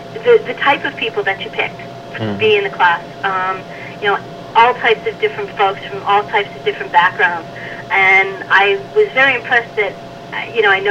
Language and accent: English; Pennsylvania, United States; I was from Pennsylvania and didn't do a lot of traveling